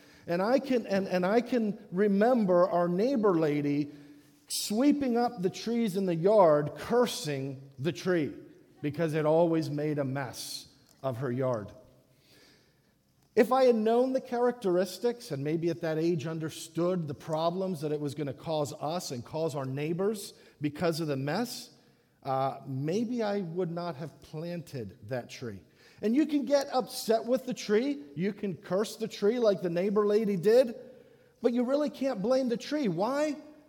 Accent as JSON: {"language": "English", "country": "Dominican Republic", "tie": "born or raised there", "said": "the house that I grew up in the Dominican Republic."}